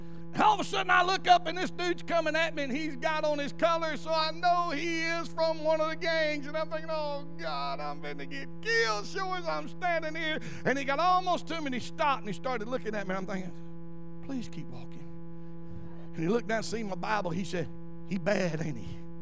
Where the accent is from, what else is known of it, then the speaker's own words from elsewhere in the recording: Butte, Montana, United States; now in Alabaster, United States; I'm from Butte. I'm from Alabaster now, and you still ain't big as New York.